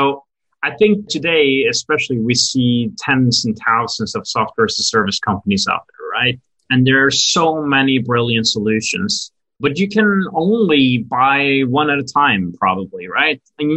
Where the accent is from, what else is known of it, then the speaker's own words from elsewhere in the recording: Norway; English is a second language; moved away as an adult; now in New York, United States; I have to admit, I'm actually, you know, born and raised in Norway and Europe, and we are not the best at selling. So it's kind of weird that this company comes and originates from Norway.